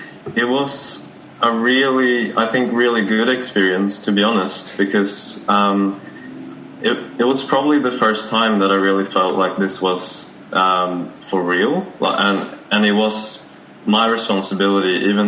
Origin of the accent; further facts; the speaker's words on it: Stockholm, Stockholm County, Sweden; moved away as an adult; also born or lived in Australia; I am from originally from Stockholm, so I'm from Sweden, and I moved to Australia to study at the University of Sydney. So I was there for 6 years